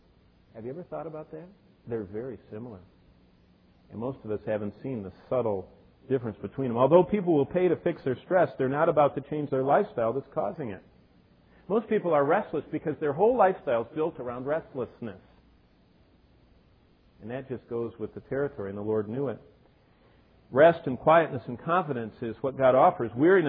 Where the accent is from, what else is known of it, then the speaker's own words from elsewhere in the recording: Michigan, United States; I grew up here in Michigan. I remember the first Myers.